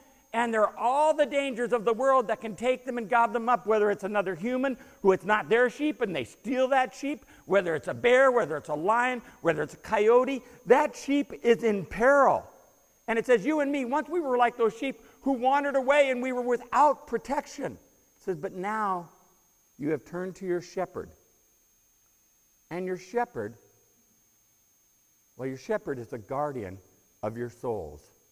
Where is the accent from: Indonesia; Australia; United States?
United States; Long Beach, California; I didn't grow up around sheep. I grew up in Long Beach, and a sheep was someone who went to Milliken instead of Wilson.